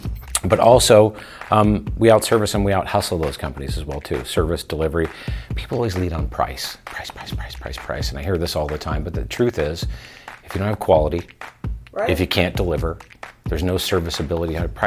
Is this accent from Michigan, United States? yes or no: no; California, United States; But my journey into this was back in the 90s. I grew up in Orange County.